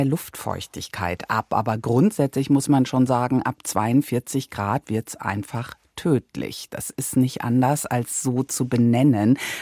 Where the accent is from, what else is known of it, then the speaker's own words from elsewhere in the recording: Lower Saxony, Germany; Na, ich fahre tatsächlich sehr gerne an die Nordsee. Da komme ich nämlich her aus Ostfriesland